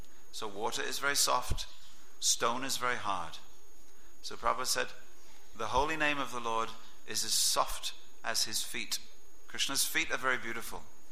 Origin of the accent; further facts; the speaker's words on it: England, United Kingdom; It is true. I can say it because I'm English.